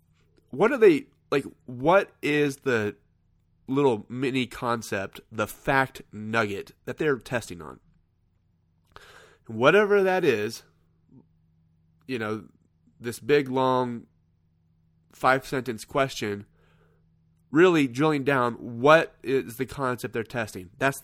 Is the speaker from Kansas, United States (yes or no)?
yes; Kansas, United States; I think I said tractor because I'm from Kansas.